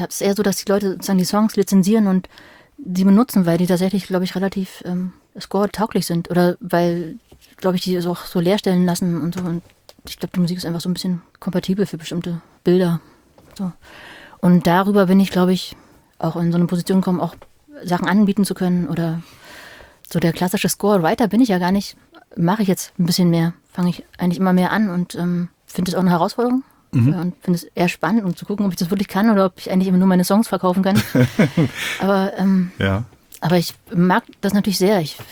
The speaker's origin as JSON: {"language": "German", "region": "Berlin", "country": "Germany", "said": "Bin ja auch Berlinerin."}